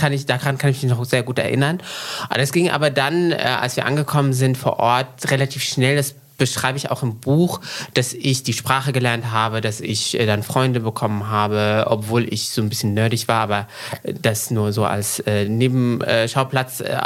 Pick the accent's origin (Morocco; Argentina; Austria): Morocco; weil ich teilweise aufgewachsen bin in Marokko